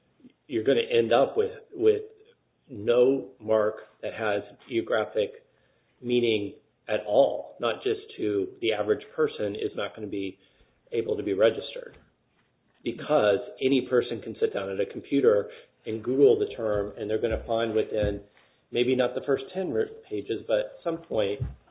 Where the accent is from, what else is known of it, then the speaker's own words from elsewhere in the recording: Ohio, United States; I'm from Ohio, the neighboring state.